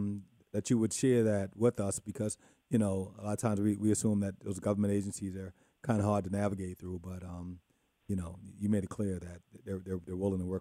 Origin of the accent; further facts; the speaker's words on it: Mount Pleasant, South Carolina, United States; even born and raised in Mount Pleasant, anywhere I traveled, I told folks I was from Mount Pleasant. I never said I was from Charleston